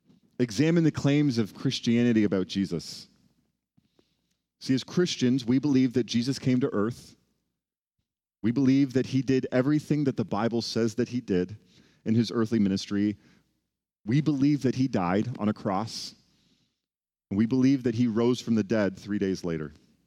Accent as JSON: {"language": "English", "town": "Toronto", "region": "Ontario", "country": "Canada", "tie": "born or raised there", "said": "it reminds me of my hometown in Toronto."}